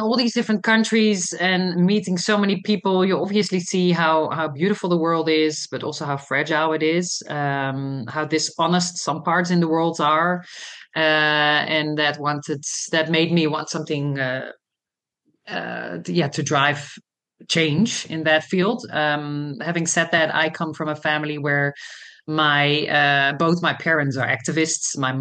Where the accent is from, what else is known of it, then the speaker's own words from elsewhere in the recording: Netherlands; I'm from the Netherlands.